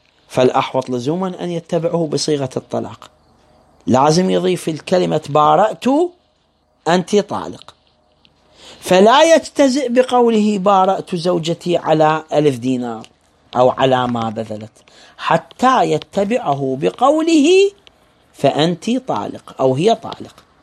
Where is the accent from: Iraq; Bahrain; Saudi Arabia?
Iraq